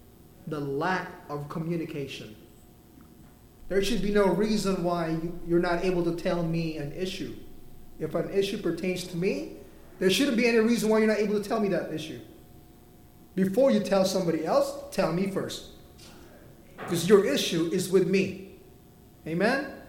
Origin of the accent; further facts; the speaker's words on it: Philippines; And it's harder for me as a Filipino.